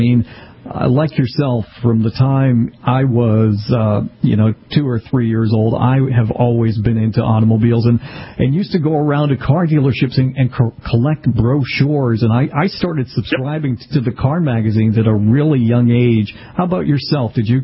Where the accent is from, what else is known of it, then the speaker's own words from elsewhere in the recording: New England, United States; You know, growing up in New England, this is kind of like Jay Leno has said to me, we didn't get to see as many exotic cars, and it was a big deal.